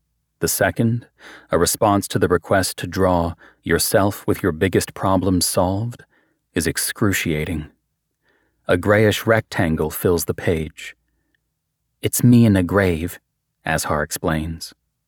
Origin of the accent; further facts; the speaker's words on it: United States; I'm an American psychiatrist and have been working in Gaza since 2002